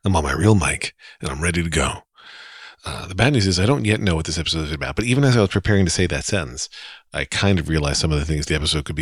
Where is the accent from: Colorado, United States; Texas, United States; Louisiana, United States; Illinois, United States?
Louisiana, United States; I'm from Louisiana. I'm like, we put the easy in Louisiana.